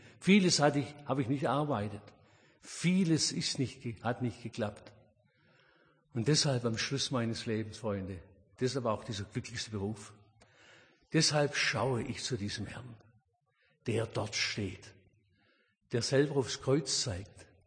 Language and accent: German; Oberndorf, Baden-Württemberg, Germany; in Oberndorf, meiner Heimatstadt.